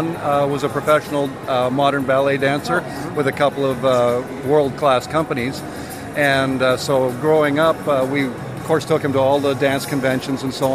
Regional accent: Canada; This is my first FISM, also my first trip to Quebec City, which as a Canadian is odd.

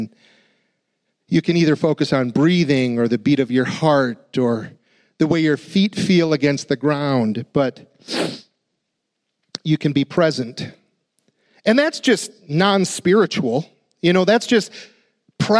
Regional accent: Appleton, Wisconsin, United States; born there; I was born in Appleton, but for whatever reason

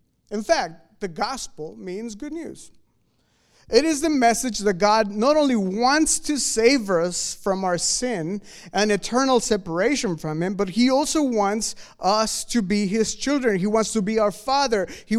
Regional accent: Mexico; I grew up in Mexico, and most of the people in Mexico are Catholic. And as I grew up as a good Pentecostal

